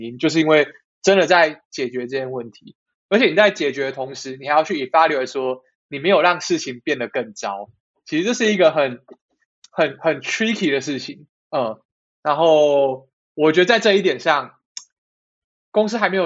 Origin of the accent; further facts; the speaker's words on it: Kaohsiung, Taiwan; also born or lived in Taipei; now in United Kingdom; 因为我小时候是在高雄长大的，我的冬天基本上是不下雨的，所以其实我刚到台北那几年